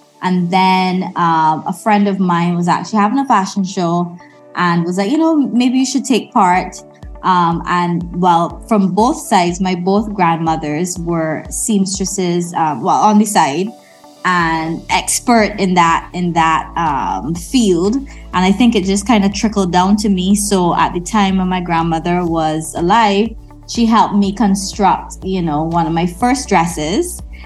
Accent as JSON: {"language": "English", "country": "Barbados", "tie": "born or raised there", "moved": "as an adult", "said": "I grew up in Barbados, spent most of, all of my secondary school life, and came to Trinidad as for university. So, my life in Barbados was pretty typical."}